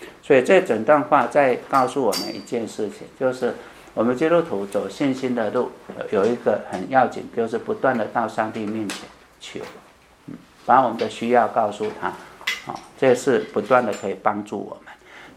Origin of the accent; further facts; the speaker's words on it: Guangdong, China; 像我们广东人，你给我蛇我就很开心了